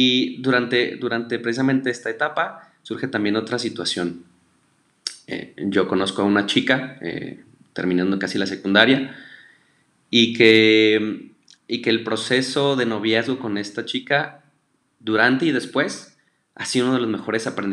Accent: Saltillo, Coahuila, Mexico; nosotros somos de Saltillo, Coahuila

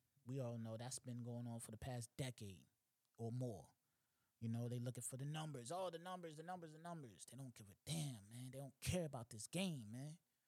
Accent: New York, United States; I'm not necessarily just talking about, I'm from New York, so I'm not just talking about the boom bap

